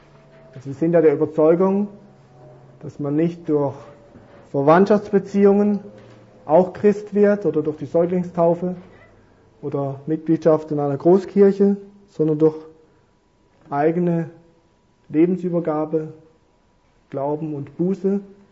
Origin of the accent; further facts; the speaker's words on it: Maulburg, Baden-Württemberg, Germany; bin ich in zwei Orten jetzt eigentlich zu Hause. Einerseits mein Heimatort Maulburg, südlichen Schwarzwald. Das ist ein Ort, der sehr von der Landwirtschaft geprägt war.